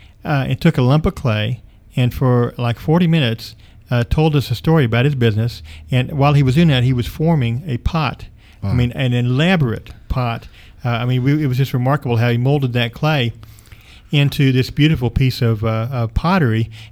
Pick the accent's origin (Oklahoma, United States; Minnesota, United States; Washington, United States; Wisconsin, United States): Oklahoma, United States; Tulsa; When I was a kid, I grew up in Tulsa and went through public schools all the way through high school.